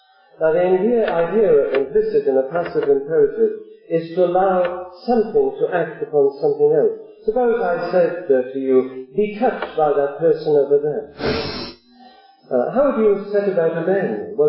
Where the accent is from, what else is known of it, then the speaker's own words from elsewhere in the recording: Italy; I come from Italy